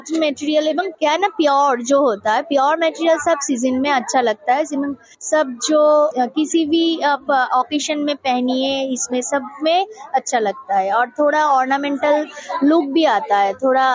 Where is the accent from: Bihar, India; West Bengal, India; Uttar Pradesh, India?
West Bengal, India; हम बंगाल से आए हैं और